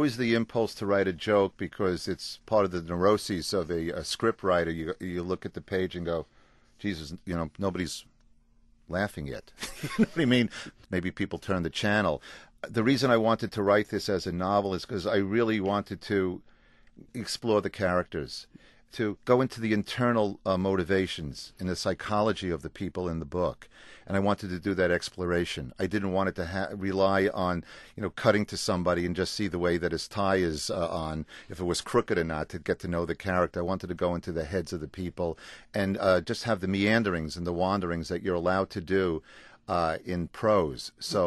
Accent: New York, United States; being from Long Island and my dad having his business all the time growing up in Manhattan, I was basically running through my life.

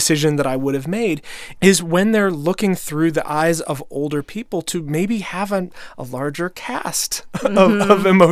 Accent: Midwest, United States; As a Midwesterner, I appreciated that she misses the Midwest.

